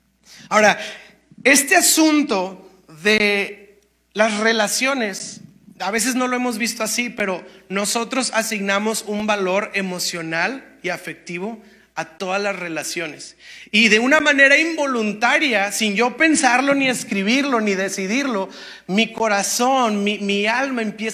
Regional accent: Monterrey, Nuevo León, Mexico; cuando como regios, pues hay una vida social

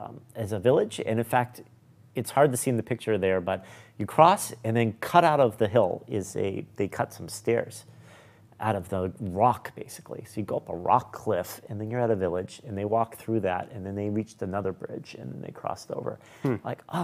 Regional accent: United States; Like, I'm from America.

